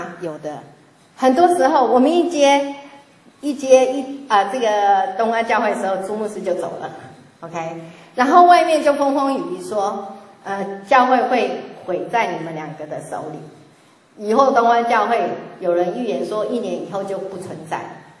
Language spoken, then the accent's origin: Chinese; Taiwan; 我们台湾话有一句话说，喝酒顶暗杯